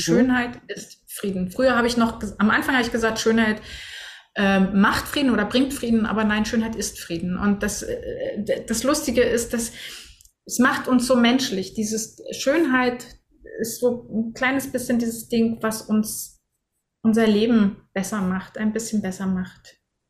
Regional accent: Berlin, Germany; Ich bin ja aus dem Osten. Also ich bin in Ost-Berlin groß geworden, in Berlin-Mitte.

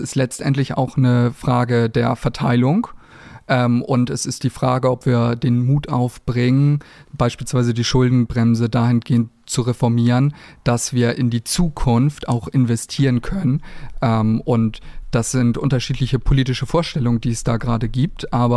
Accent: Mildstedt, Schleswig-Holstein, Germany; ich bin 30 Jahre alt. Wir haben gerade schon festgestellt, ich bin wie Tore aufgewachsen in Milchstedt und ich bin da auch hängen geblieben. Ich habe in Husum Abi gemacht, bin dann zum Studieren nach Kiel gegangen

